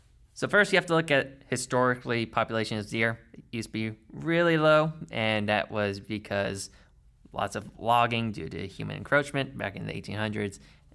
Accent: United States; I always, being American is such a weird feeling because, like, we have some of the greatest institutions for scientific research, yet our general population is very scientifically illiterate.

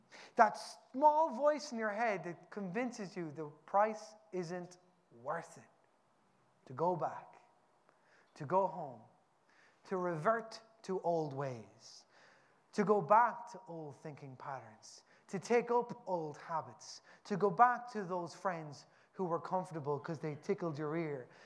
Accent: Newbridge, Leinster, Ireland; I'm from Newbridge in County Kildare

